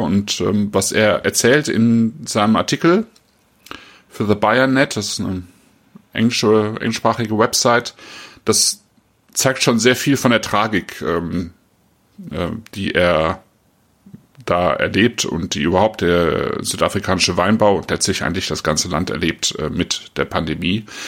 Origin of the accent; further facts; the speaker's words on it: Rhineland, Germany; denn ich komme ja aus dem Rheinland